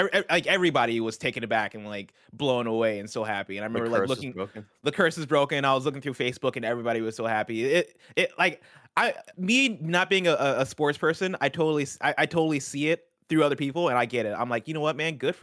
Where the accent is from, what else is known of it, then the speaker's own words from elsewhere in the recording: Illinois, United States; growing up in Central Illinois, I was around a lot of people who are Cubs fans.